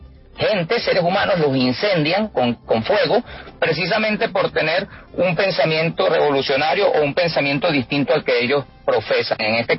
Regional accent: Venezuela; Mire, yo quiero hablarle como venezolano.

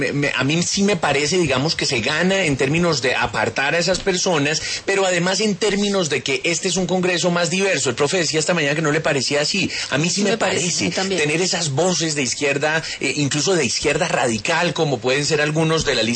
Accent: Santander, Colombia; un poco debe ser porque soy santandereano y tal, y he conocido un poco más la realidad del departamento

